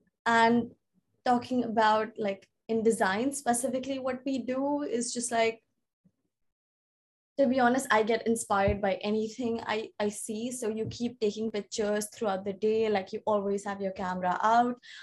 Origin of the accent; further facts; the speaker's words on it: Delhi, India; now in London, United Kingdom; And I'm from India, Delhi, like from there, yeah.